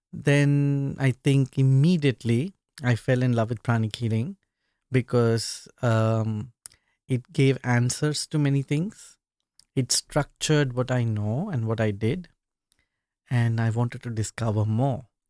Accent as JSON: {"language": "English", "town": "Mumbai", "region": "Maharashtra", "country": "India", "tie": "born or raised there", "said": "I was born in India, in Mumbai, and grew up and I studied medicine. As a kid, I was exposed to a lot of meditation and spirituality because our family was oriented to the Hindu tradition and practices."}